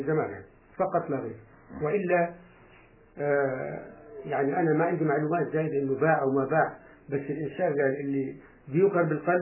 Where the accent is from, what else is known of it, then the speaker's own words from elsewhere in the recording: Palestine; احنا قريتنا اخر قرية طلعت من فلسطين